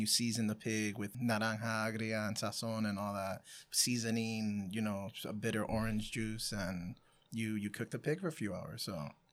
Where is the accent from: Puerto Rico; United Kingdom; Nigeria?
Puerto Rico; born there; I'm half Cuban, but I was born in Puerto Rico, so I kind of see how they're both celebrated.